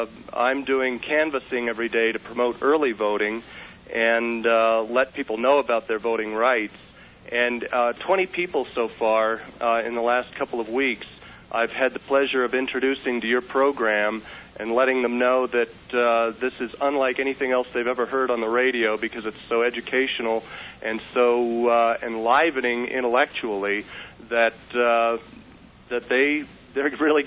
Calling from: New Mexico, United States; I'm calling from New Mexico, which, of course, was a borderline state last time

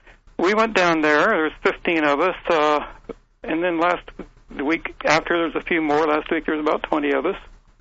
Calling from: Oregon, United States; I'm calling from Oregon.

